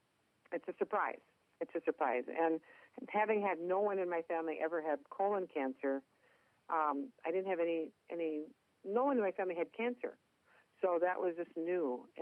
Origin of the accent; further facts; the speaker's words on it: Minneapolis, Minnesota, United States; accent: Minnesota; People see me all over the country because of my Minnesota accent. See, I'm from the Twin Cities, a very cosmopolitan area of Minnesota